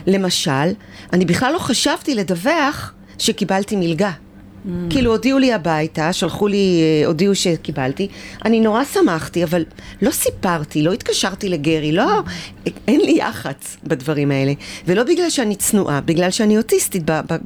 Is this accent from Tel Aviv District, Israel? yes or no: no; Afula, Northern District, Israel; אני מעמק ישראל, מאפולה, במקור.